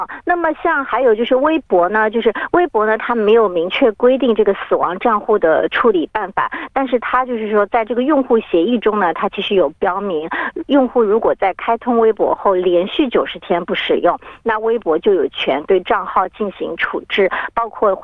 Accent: China; 因为大多数的我们中国人用的可能 Facebook 不是太多

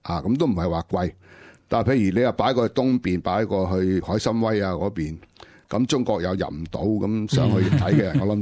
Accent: Hong Kong; 譬如我哋香港人最熟悉嘅罗宋汤啦

